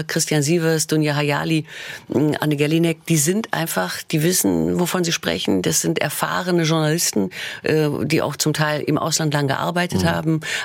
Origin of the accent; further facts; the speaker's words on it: Mainz, Rhineland-Palatinate, Germany; also born or lived in Berlin / Hannover / Fulda / Stuttgart; Ja, also ich bin in Berlin geboren. Und dann ging es aber schon zügig nach Hannover. Dort ist dann mein Bruder geboren. Fulda, Stuttgart. Hier war ich in der Grundschulzeit, in Stuttgart-Plieninge. Und dann zogen wir aber schon nach Mainz 1975, wo ich dann auch Abitur gemacht habe.